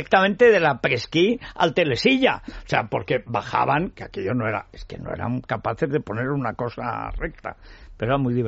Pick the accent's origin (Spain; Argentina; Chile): Spain; Teruel, Aragon; yo soy de Teruel.